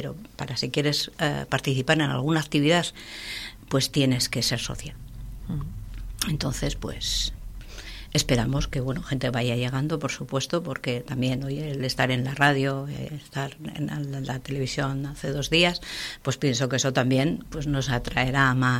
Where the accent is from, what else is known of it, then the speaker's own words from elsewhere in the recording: Laredo, Cantabria, Spain; somos todos de Laredo, queremos estar